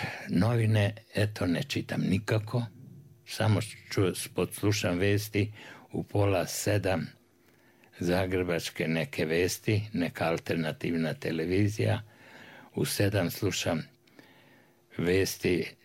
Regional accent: Kruševac, Šumadija and Western Serbia, Serbia; Onda sam prešao u Kruševac, pošto je to bio moj rodni grad tamo.

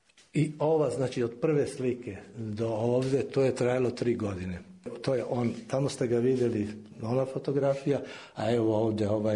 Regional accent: Pančevo, Vojvodina, Serbia; born there; u Pančevu, na primjer, jer pošto je moja majka radila kao evo

